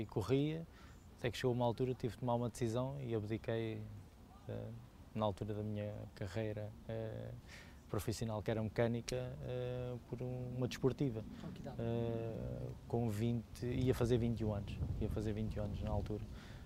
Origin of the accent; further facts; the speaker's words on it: Santiago dos Velhos, Lisbon, Portugal; É o clube da minha terra, sou natural de Santiago dos Velhos, pertence à Rua dos Vinhos.